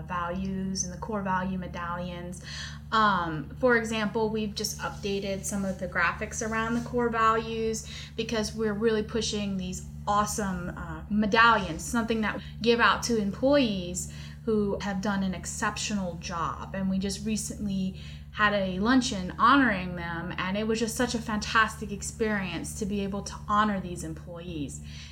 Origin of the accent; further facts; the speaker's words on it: Houma, Louisiana, United States; So I'm actually originally from Houma, Louisiana.